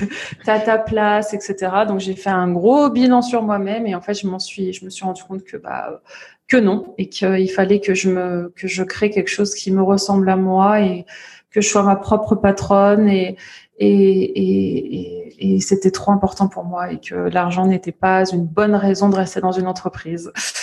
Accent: Grenoble, Auvergne-Rhône-Alpes, France; also born or lived in Paris; now in Lille, France; je suis grenobloise de racine, parisienne de cœur et lilloise d'adoption, et je suis maman d'un petit garçon de 2 ans

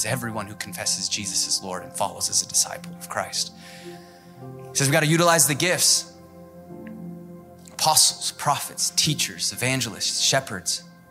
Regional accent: Seattle, Washington, United States; now in Southern United States; Growing up in Seattle, churches don't survive unless they partner. And coming out here

